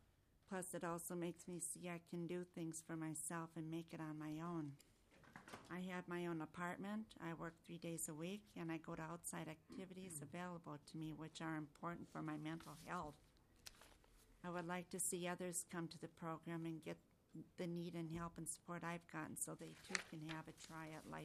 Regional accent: Duluth, Minnesota, United States; now in Minneapolis, United States; I came from Duluth, Minnesota, because services and doctors were limited in Duluth. When I moved to Minneapolis in the SEARCH program, there were many more services for people with epilepsy.

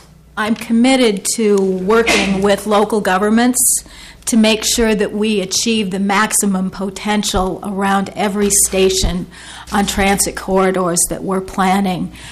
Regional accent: Minneapolis, Minnesota, United States; I have been a resident of Minnetonka for the last 16 years. Before that, I grew up in the Prospect Park neighborhood of Minneapolis.

